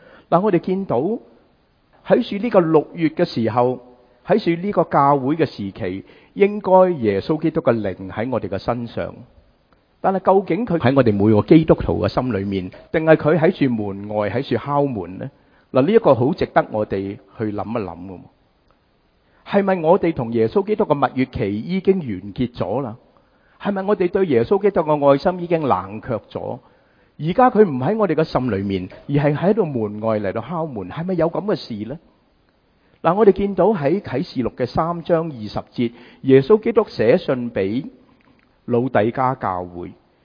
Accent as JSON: {"language": "Chinese", "region": "Guangdong", "country": "China", "said": "这个好像我们广东人说心有余而力不足"}